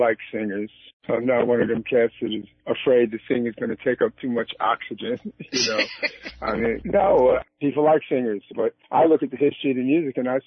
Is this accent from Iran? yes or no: no; New York, United States; moved away as an adult; now in New Jersey, United States; I'm from New York for the first 45 years of my life, but the last 20 have been in Jersey, so I'm kind of a Jersey boy these days.